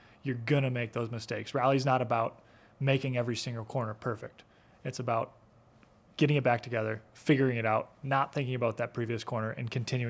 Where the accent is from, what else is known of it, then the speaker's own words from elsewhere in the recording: Midwest, United States; I don't know if I should chime in. I'm from the Midwest.